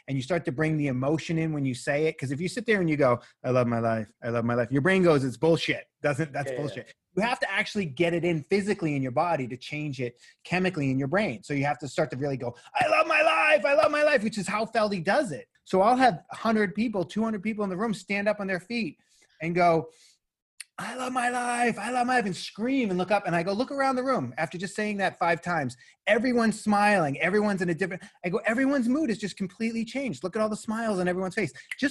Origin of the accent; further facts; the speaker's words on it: Boston, Massachusetts, United States; moved away as an adult; also born or lived in Los Angeles; now in Bend, United States; I moved to Bend, Oregon 2 years ago now, and I was in LA for 23 years, and before that, I grew up in Boston for 23 years.